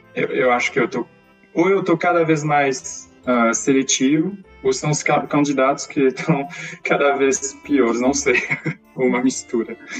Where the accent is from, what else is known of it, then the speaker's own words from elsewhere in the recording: France; Portuguese is a second language; also born or lived in Brazil; Eu sou francês, quando eu morava no Brasil, eles falavam, ah, volta para o seu país.